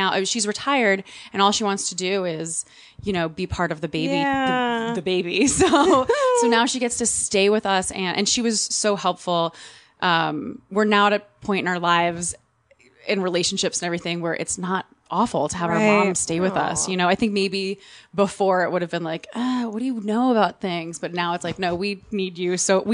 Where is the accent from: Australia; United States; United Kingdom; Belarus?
United States; New Jersey; No, I'm an Italian from Jersey. I don't think we have any marriage traditions.